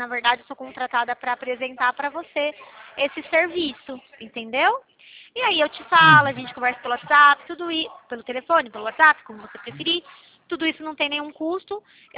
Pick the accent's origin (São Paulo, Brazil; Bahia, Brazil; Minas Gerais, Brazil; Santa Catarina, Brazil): São Paulo, Brazil; Campinas; eu sou aqui de São Paulo mesmo. Eu falo de Campinas, SP.